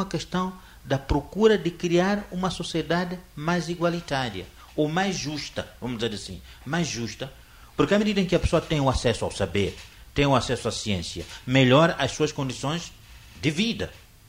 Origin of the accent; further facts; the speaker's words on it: Mozambique; não quero me meter nos problemas brasileiros, sou moçambicano